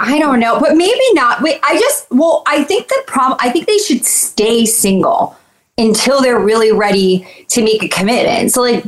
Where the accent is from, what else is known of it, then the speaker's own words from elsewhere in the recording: New York, United States; Because it's like, it like irks me so bad as a New Yorker.